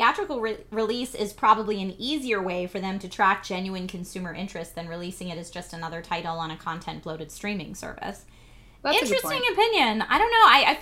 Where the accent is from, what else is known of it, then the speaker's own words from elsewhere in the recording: Philadelphia, Pennsylvania, United States; I mean, I grew up in Philly, and it was definitely not a dainty for F's sake.